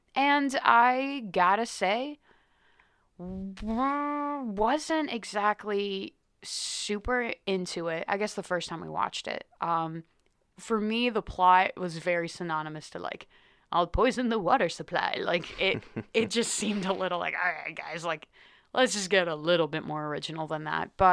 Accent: California, United States; Yeah, growing up in California, we're a little different out there.

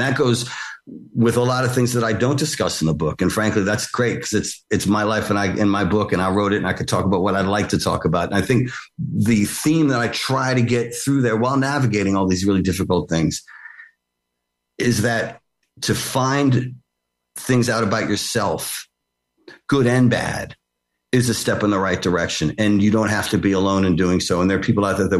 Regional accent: New York City, New York, United States; Where I was growing up, where I grew up on Avenue C and 6th Street … lived on like 7th Street and Avenue B.

